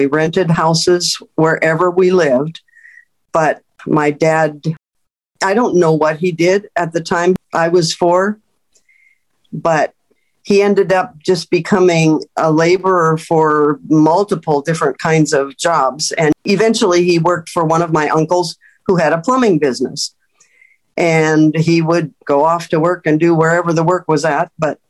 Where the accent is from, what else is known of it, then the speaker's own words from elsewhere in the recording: Castleton, North Dakota, United States; also born or lived in Fargo, North Dakota; I grew up in Castleton, North Dakota. Lived there until I went to college.